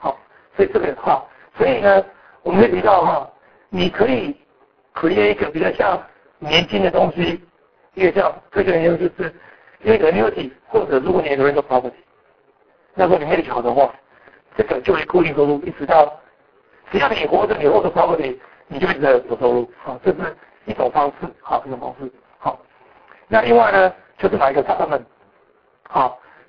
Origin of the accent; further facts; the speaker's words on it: China; 我们中国人比较不喜欢讲这个啦